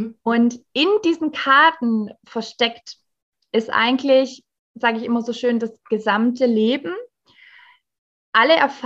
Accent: Southern Germany, Germany; Und ich komme aus Süden Deutschland, also ich wohne zwischen Esslingen und Stuttgart mit meiner Familie.

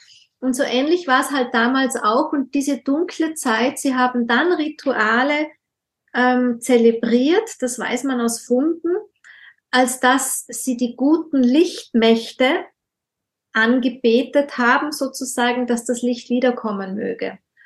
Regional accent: Austria; und bei uns in Österreich sagt man zu hinlosen.

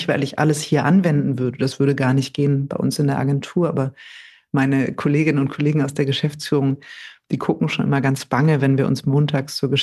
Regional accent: Hamburg, Germany; In Hamburg, genau, als Hamburger Dern. Ich bin mit 18 ausgezogen.

